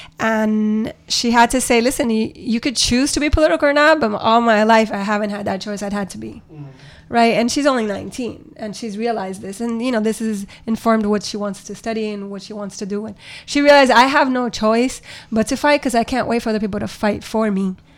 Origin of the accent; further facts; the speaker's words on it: Miami, Florida, United States; I grew up watching my neighbors idolize Reagan. I grew up in Little Havana.